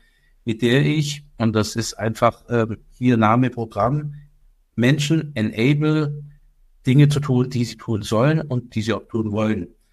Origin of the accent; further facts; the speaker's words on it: Böblingen, Baden-Württemberg, Germany; born there; Also ich bin gebürtiger Böblinger, das heißt Großraum Stuttgart, da schlägt schon mein Herz dafür.